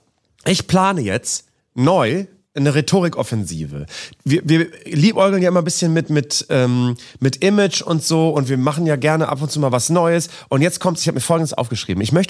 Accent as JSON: {"language": "German", "region": "Bremen", "country": "Germany", "said": "ich komme auch aus Bremen-Nord."}